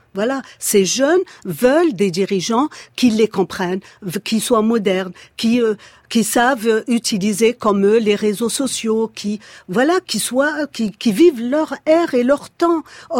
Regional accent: Algeria; Moi, personnellement, je ne me sens pas du tout exilée. Moi, je suis algérienne.

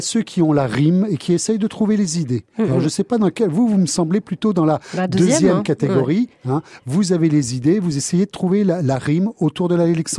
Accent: Normandy, France; puisque moi je suis normand

